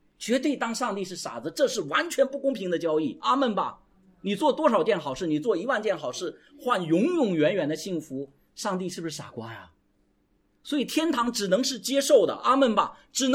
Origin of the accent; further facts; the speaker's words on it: China; 所以我们中国人其实有些所谓的成语是